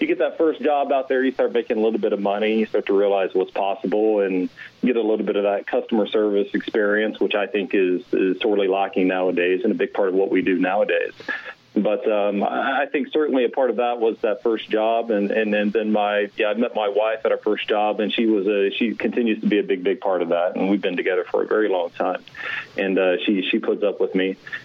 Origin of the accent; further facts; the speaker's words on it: Houston, Texas, United States; I was born and raised in Houston, and I felt like I was, you know, living all over that city.